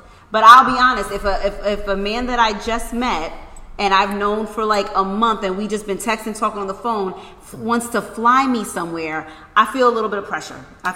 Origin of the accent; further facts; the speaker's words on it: Philadelphia, Pennsylvania, United States; I'm from Philly.